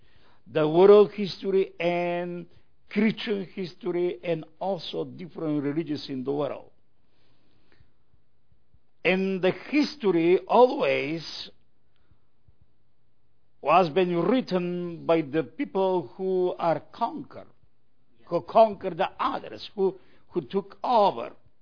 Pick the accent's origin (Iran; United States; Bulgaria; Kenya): Bulgaria; English is a second language; I'm from Eastern Europe, from Bulgaria. If you know where is Bulgaria, it's north from Greece.